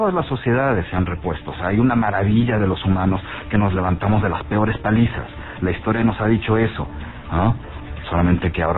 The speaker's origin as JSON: {"language": "Spanish", "country": "Mexico", "said": "los que somos primera generación, de los que somos hijos de migrantes. Al final, yo en México sigo siendo el árabe, pero uh-huh. En Siria soy el mexicano."}